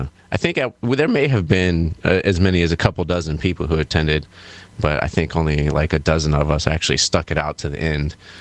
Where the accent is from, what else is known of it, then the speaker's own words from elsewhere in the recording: Indiana, United States; now in Cincinnati, United States; And I'm originally from Indiana, and it's completely flat out there.